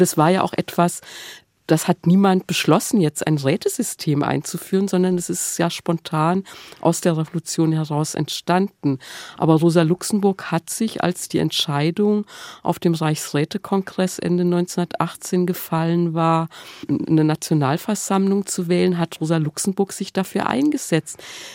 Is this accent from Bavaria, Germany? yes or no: no; Fulda, Hesse, Germany; wo ich herkomme, aus Fulda, also eine bis heute sehr katholische Gegend.